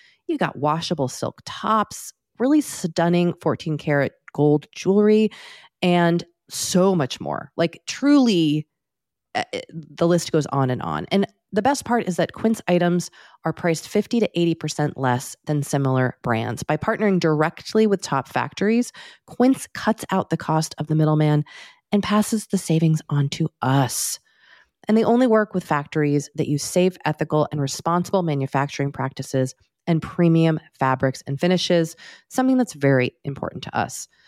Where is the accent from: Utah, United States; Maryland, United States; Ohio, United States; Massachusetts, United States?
Massachusetts, United States; And listen, Dory and I grew up in Massachusetts. We know what the weather and the lack of sunlight is like, especially this time of year. But, and we also live in Southern California